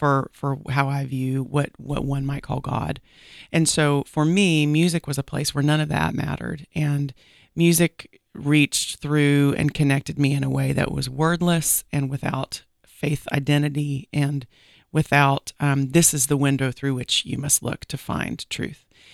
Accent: Tennessee, United States; So that was sort of my background. I'm growing up in Tennessee.

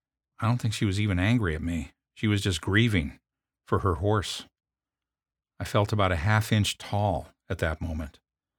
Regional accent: Indiana, United States; Growing up in Indiana at the age of 12 also meant having lots of fun with snow.

